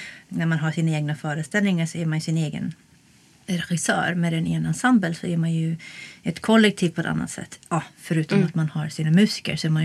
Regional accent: Norway; Swedish is a second language; also born or lived in Germany; Jag är sångerska och jag är norsk och tysk.

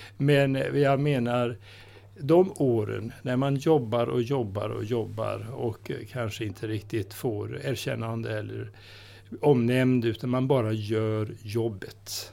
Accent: Västra Götaland County, Sweden; jag är 4 mil norr om Göteborg.

